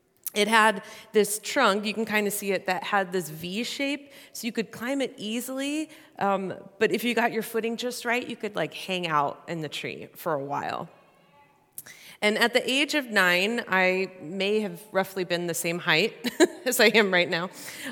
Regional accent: Richland Park, Illinois, United States; this is a picture of a tree in the backyard that I grew up in Richland Park, Illinois.

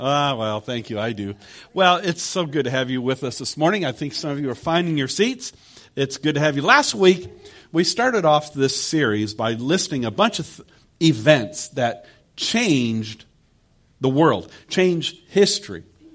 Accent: Michigan, United States; people where I grew up in Michigan, other would have been, I'm retiring and I'm moving to Florida.

